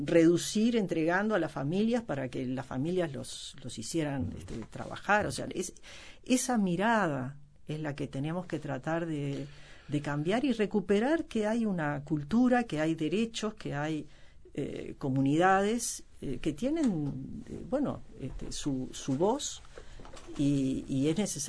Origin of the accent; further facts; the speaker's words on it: Uruguay; estoy hablando como ciudadana uruguaya que tiene una cierta sensibilidad sobre esos temas